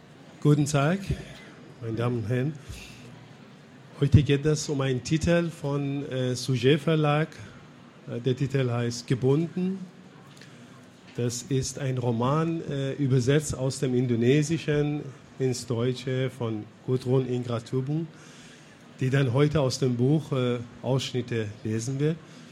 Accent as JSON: {"language": "German", "country": "Iran", "said": "Also ich komme auch selber aus dem Iran und ich kenne einfach staatliche Zensur, die dann auch immer da ist."}